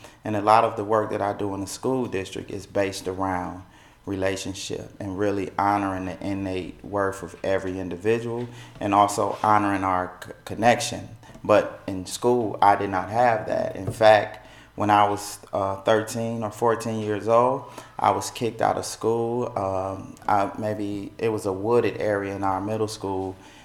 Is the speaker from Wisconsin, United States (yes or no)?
yes; Milwaukee, Wisconsin, United States; But I grew up in Milwaukee, Wisconsin, the youngest of four.